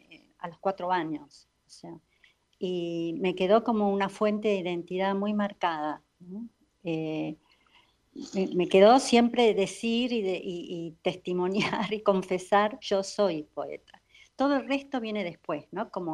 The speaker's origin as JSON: {"language": "Spanish", "country": "Argentina", "tie": "born there", "also_born_or_lived": "Paraguay / Peru / Colombia / Ecuador", "moved": "yes", "said": "Nací en la Argentina, pero crecí como mujer afuera en Latinoamérica."}